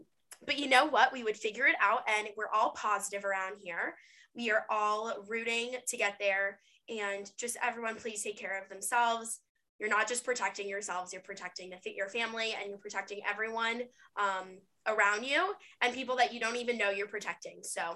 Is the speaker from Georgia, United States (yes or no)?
yes; East Cobb, Georgia, United States; People get mad when I say I'm from Atlanta or like I have ATL in my bio. Don't worry, I took it out because like I'm not really from Atlanta. I'm from the suburbs.